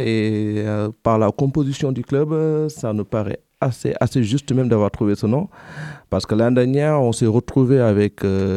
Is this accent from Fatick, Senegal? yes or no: no; Dakar, Senegal; Je suis sénégalais, j'ai grandi à Dakar.